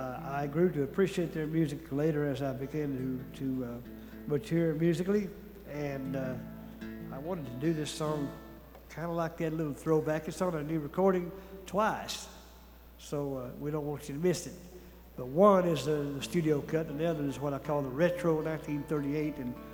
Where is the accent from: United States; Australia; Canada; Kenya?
United States; Tennessee; I grew up over in East Tennessee, probably no more than 20, 25 miles from